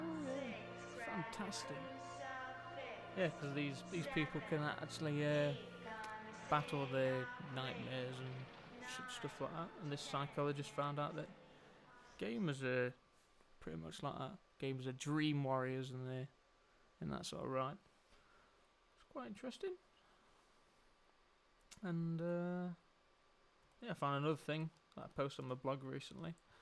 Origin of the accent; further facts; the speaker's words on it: England, United Kingdom; I'm from England.